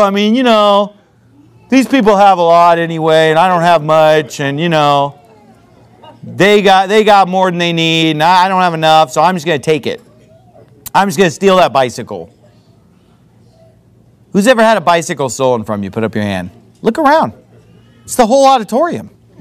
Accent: United States; Hey, I grew up in this wicked society. I grew up in America, and guess what?

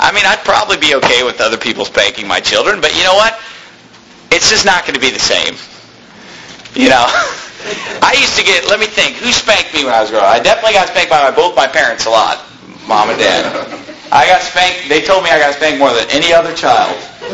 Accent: Sacramento, California, United States; now in Tempe, United States; I mean, my hometown is Sacramento. I'm not saying I own the whole town. But Sacramento is my town. You know, now Tempe is my hometown.

